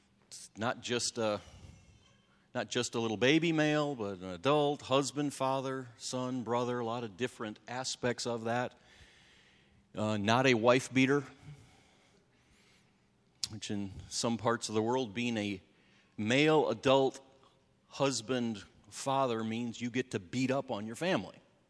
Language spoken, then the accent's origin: English; United States; I think, I'm from America. Isn't that obvious? No. Could be Britain. Could be all sorts of other white places.